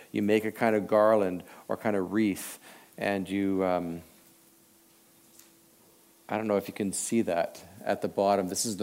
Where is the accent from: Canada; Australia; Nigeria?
Canada; Winnipeg, Manitoba; I grew up in Winnipeg